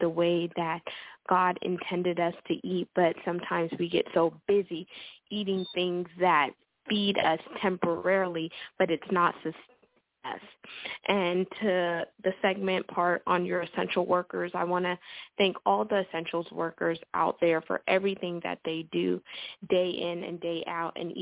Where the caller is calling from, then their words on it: Texas, United States; I'm calling in from Texas.